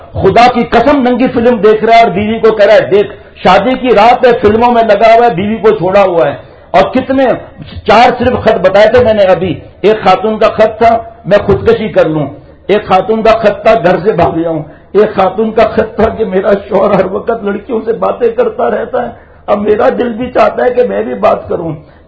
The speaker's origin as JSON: {"language": "Urdu", "town": "Karachi", "region": "Sindh", "country": "Pakistan", "tie": "born there", "said": "ہم گاؤں کے رہنے والے ہیں جی، گاؤں کے رہنے والے ہم لوگ، تو اگر پیدائش میری تو کراچی میں بھی، لیکن گاؤں تو پہلے شروع میں جاتے تھے،"}